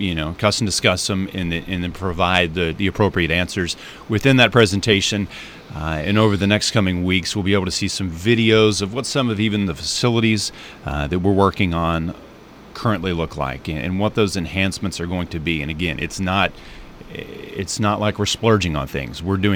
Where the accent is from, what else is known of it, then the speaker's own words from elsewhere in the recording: Texas, United States; and being a Texan, I know people from Oklahoma say we hate hearing about Texas.